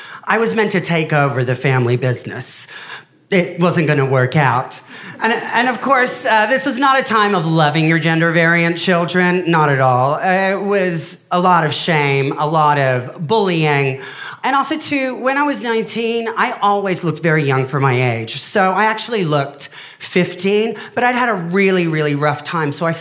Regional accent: Australia; moved away as an adult; See, I'm actually Australian

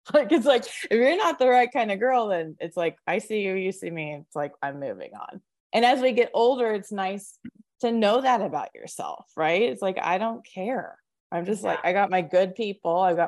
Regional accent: Springfield, United States; I grew up in Springfield, where yeah, you had your homies, but girls weren't really supportive of each other if you weren't in the same clique.

